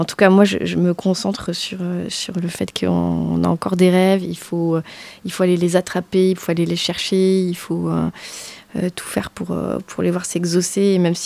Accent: Nouvelle-Aquitaine, France; comme je viens de Lot-et-Garonne

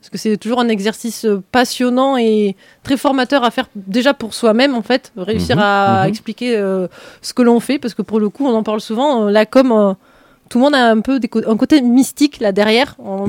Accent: Tombeboeuf, Nouvelle-Aquitaine, France; Je suis de Tombeboeuf.

